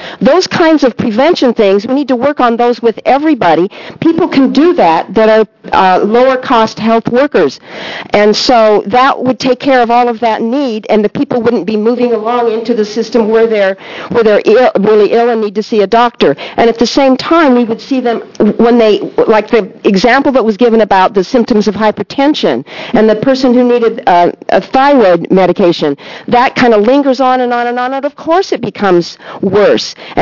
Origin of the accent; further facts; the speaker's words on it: Corvallis, Oregon, United States; I'm from Corvallis